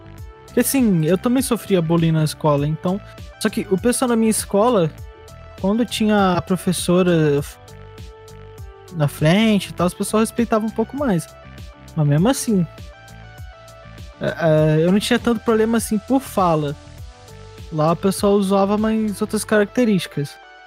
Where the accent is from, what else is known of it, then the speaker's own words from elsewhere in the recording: Rio de Janeiro, Brazil; accent: carioca; Eu não tenho tanto sotaque assim de carioca. Eu tenho sotaque, mas eu não puxo tanto o S. Tipo, falar S. Sabe? Eu não vou saber fazer. Mas eu não tenho tanto sotaque assim quanto as pessoas do lado do Rio de Janeiro.